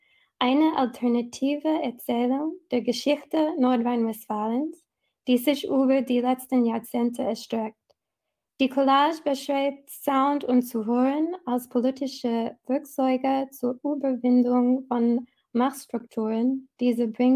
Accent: Denver, Colorado, United States; German is a second language; now in Germany; ich komme aus USA, aus Denver, Colorado. I've been working now in Germany as an artist for the last almost 5 years.

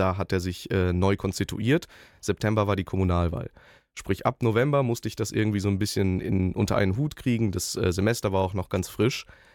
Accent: Unna, North Rhine-Westphalia, Germany; born there; Ich persönlich zum Beispiel komme aus der Nordstadt, beziehungsweise gebürtig bin ich aus Unna. Ich wohne jetzt in der Nordstadt

